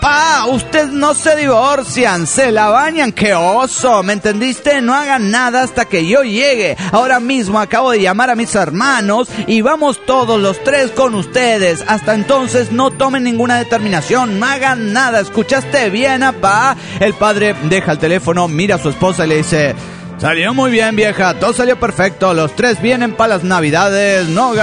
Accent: Monterrey, Nuevo León, Mexico; de Monterrey, Nuevo León, México.

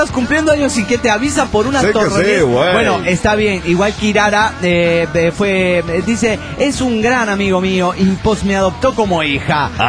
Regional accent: Hermosillo, Sonora, Mexico; de Hermosillo, Sonora, México.

